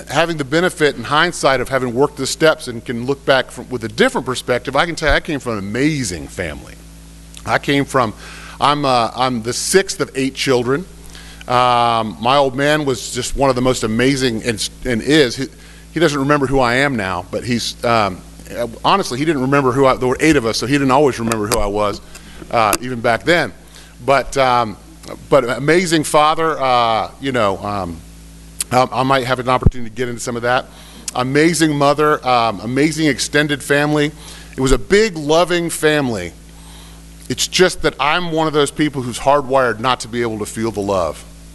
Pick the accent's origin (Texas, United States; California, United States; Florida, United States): Florida, United States; Tampa; So I'm from Tampa, Florida. I grew up in South Tampa. I come from a good family, an alcoholic family